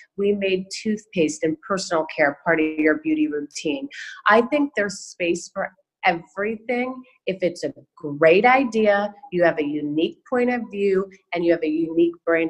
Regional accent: Chicago, Illinois, United States; I was born and raised in Chicago, and I came out to USD. I had never stepped foot in California except once in Palm Springs.

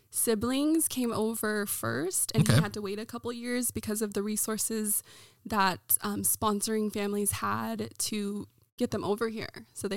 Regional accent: Portland, Oregon, United States; Sure. So I grew up here in Portland, Oregon. I am the child, the youngest of three to refugee parents.

